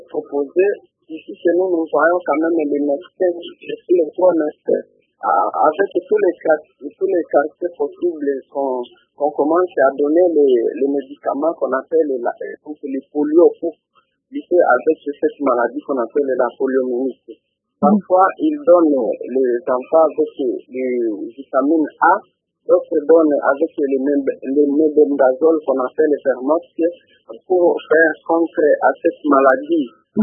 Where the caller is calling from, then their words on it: Kalima, Maniema, DR Congo; Ici, chez nous, à Kalima, on ne constate pas le cas